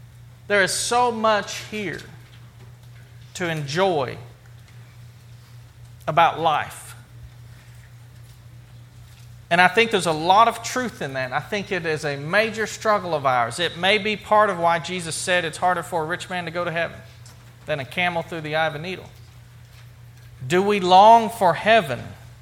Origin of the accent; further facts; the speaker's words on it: United States; I'm an American.